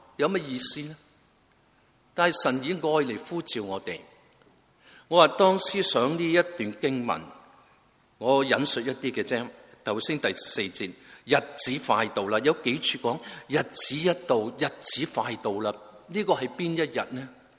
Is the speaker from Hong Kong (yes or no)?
yes; Hong Kong; 我们香港人明白暴雨由黄色信号到红色到黑色